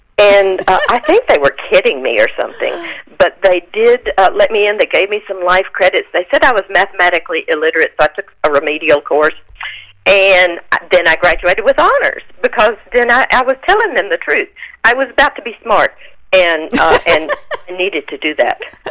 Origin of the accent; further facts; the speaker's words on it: Mississippi, United States; now in Tennessee, United States; I was raised in Mississippi. I now live in Tennessee, and snow was just an occasional wonder.